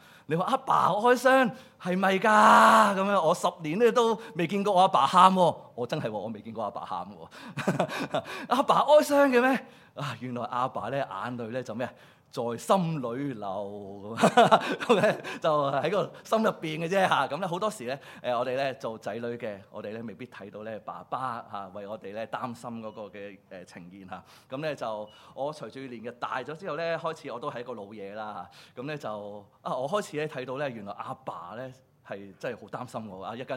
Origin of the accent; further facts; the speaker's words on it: Guangdong, China; 咁我哋廣東人咧就分得幾出嘅。